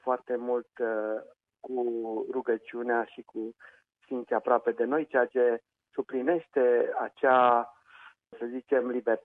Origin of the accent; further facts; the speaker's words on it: Anina, Caraș-Severin, Romania; Mi-amintesc doar de un singur eveniment într-o deplasare de-a mea în actualul oraș Bozovici, de lângă Anina, orașul meu natal.